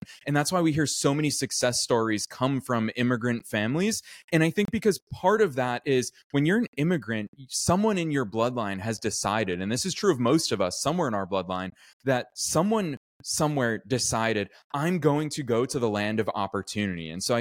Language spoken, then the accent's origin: English; Boston, Massachusetts, United States; And I think at the root of it, I'm originally from Boston.